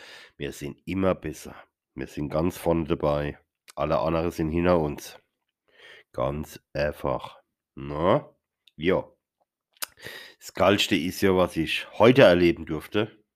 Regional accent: Mannheim, Baden-Württemberg, Germany; born there; Gebürtig bin ich ja aus Mannheim, aus dem tiefsten Mannheim, aus der Niggerstadt, wisst, aus der Fetzend.

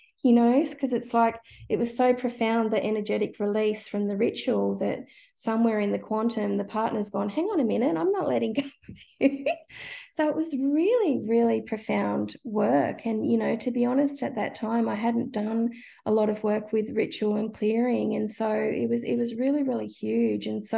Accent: Tasmania, Australia; because I grew up in Tasmania

